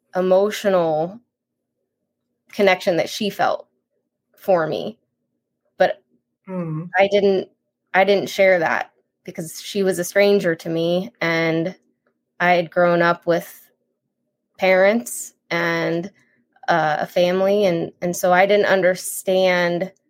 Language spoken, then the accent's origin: English; Louisiana, United States; born there; I knew that I was born in Louisiana